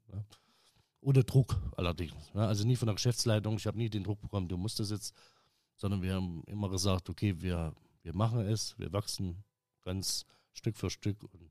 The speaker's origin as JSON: {"language": "German", "region": "Thuringia", "country": "Germany", "tie": "born or raised there", "said": "ich habe gelernt in einem ganz einfachen, bei mir in meinem Heimatort, ganz einfach, ja, gut bürgerlich, Thüringer Küche, Klöße etc."}